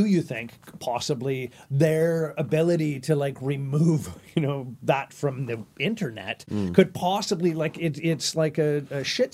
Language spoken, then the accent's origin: English; Calgary, Alberta, Canada; I don't know if you caught my hometown, Calgary, the five-person murder.